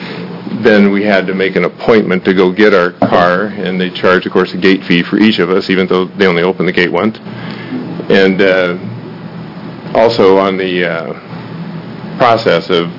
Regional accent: Gresham, Oregon, United States; I'm from the Gresham area.

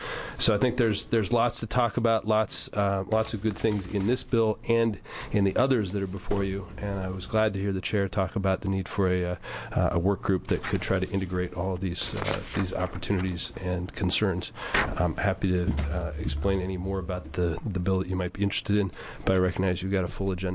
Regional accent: Beaverton, Oregon, United States; from Beaverton.

